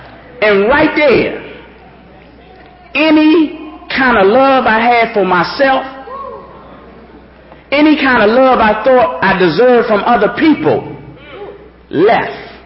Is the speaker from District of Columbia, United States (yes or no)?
yes; Washington, District of Columbia, United States; I grew up in Washington, D.C., up on Emerson Street, Northwest, big house on the corner. About three or four Muslim families lived in that house.